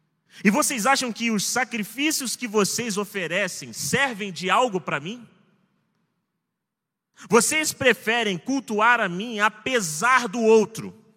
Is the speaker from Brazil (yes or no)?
yes; Rio de Janeiro, Brazil; O pessoal sabia que eu era carioca, e olha que eu nem tenho um sotaque forte do Rio de Janeiro, porque aqui vocês falam que eu sou de São Paulo.